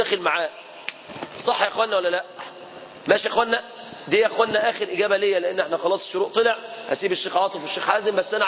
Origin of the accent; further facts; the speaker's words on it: Mansoura, Dakahlia, Egypt; انا من اهل المنصورة